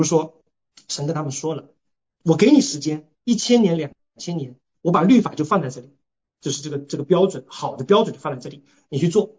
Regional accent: China; 我们中国人经常说法外开恩。

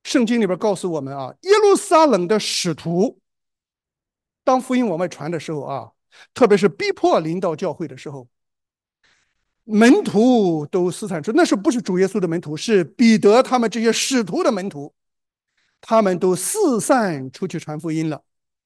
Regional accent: China; 我是中国人，福音从北京传，我在北京，我的普通话说得很好

